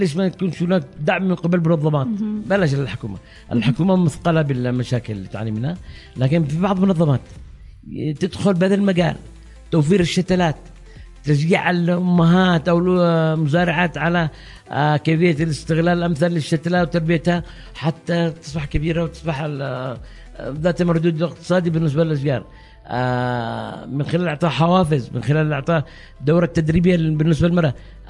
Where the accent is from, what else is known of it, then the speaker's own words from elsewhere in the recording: Yemen; عندنا في اليمن